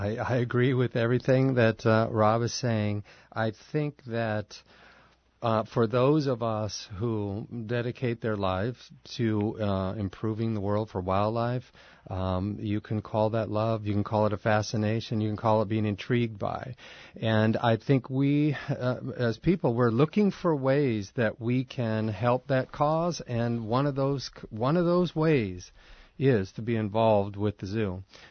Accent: Iowa, United States; just because I am an Iowan. I did move out of the state to start my career in zoos, but came back. And so I grew up in Iowa and never saw a prairie chicken.

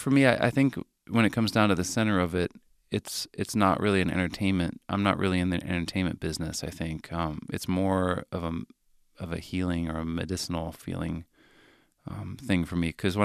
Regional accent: Pittsburgh, Pennsylvania, United States; now in Minneapolis, United States; I mean, I grew up in Pittsburgh, but I moved to Minneapolis

